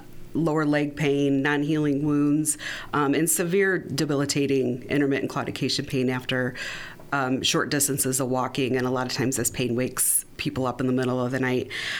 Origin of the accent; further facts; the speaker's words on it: Dixon, United States; I am. I'm from Dixon.